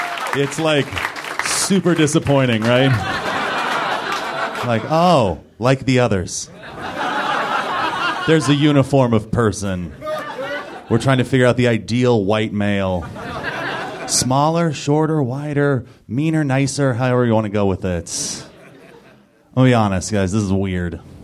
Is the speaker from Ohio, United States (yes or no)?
no; Los Angeles, California, United States; I am from Southern California. Do we have anybody else here who's from Southern California? It's great, right? I am second generation, and that's a rare thing, because the beautiful thing about being from Southern California and being from Los Angeles